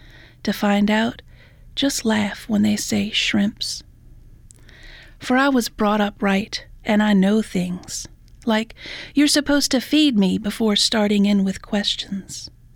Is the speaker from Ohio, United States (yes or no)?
no; Gretna, Louisiana, United States; I grew up on the West Bank in Gretna, and I didn't want to hide that.